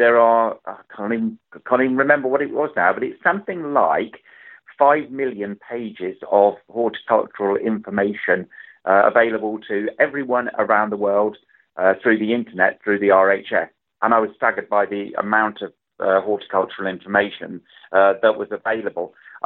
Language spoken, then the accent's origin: English; Leicester, East Midlands, United Kingdom; I come from Leicester.